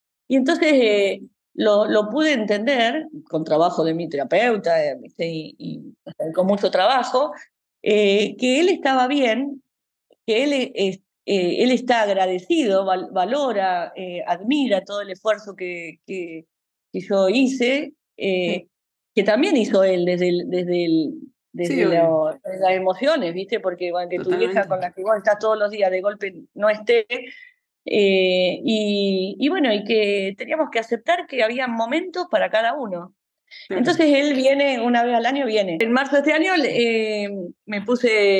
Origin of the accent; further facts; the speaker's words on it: Argentina; moved away as an adult; yo soy argentina, o sea, yo viví 47 años, tengo mi familia, mis afectos, mi mundo allá.